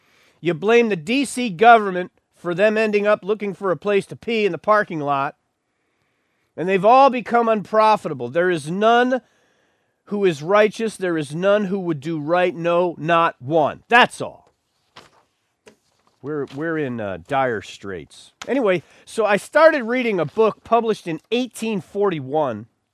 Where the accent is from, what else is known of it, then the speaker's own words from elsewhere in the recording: Buffalo, New York, United States; born there; Yes, I'm indigenous. I was born in Buffalo. South Buffalo, that is. That's right. Pizza, subs, wings. Beef on wick. That's where I was.